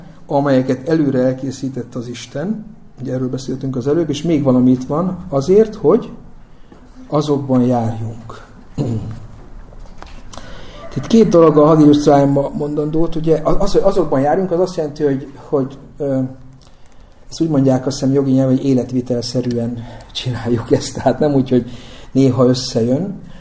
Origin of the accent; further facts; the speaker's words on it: Eger, Heves, Hungary; Én egri gyerek vagyok, azt mondtam is nektek, a Bükk mellett nőttem fel